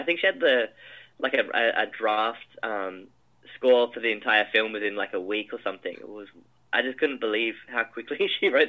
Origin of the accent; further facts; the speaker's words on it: Adelaide, South Australia, Australia; So again, I'm from Adelaide.